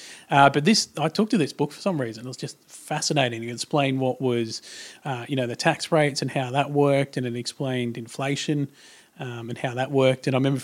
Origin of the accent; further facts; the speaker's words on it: Tamworth, New South Wales, Australia; grew up in Tamworth, out in country New South Wales. One of six kids.